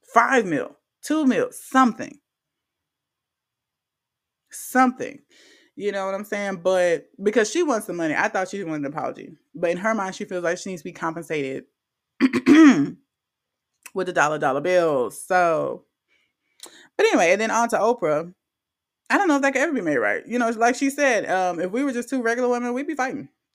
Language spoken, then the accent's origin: English; Louisiana, United States; he's from Louisiana, I'm from Louisiana.